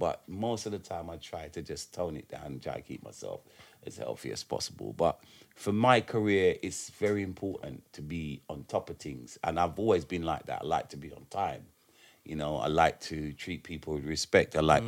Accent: United Kingdom; when my parents came to left Jamaica, them growing up in Jamaica, basically, and then leaving Jamaica, coming to England, having me, my two sisters, and us growing up in the UK

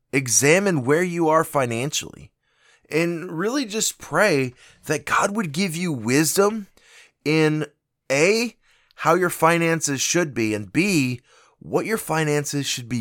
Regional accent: Germany; now in United States; Growing up in Germany, I had an understanding of kind of how Europe worked.

